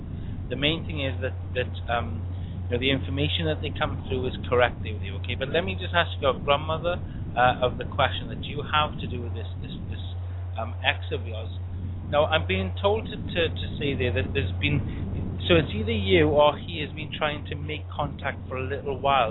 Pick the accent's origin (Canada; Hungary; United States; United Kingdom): United Kingdom; Caerphilly, Wales; because I'm from Wales as well, from wonderful Caerphilly.